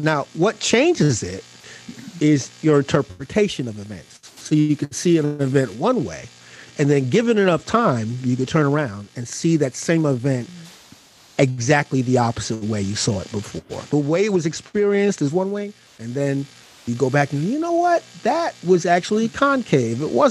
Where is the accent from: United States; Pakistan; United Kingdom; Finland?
United Kingdom; London; born there; I was born in London, in North London, at St. Mary's Hospital in Paddington.